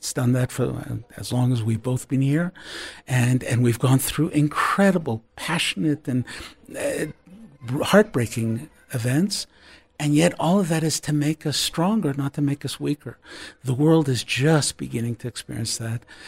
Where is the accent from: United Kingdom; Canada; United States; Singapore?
Canada; and I'm saying this as a Canadian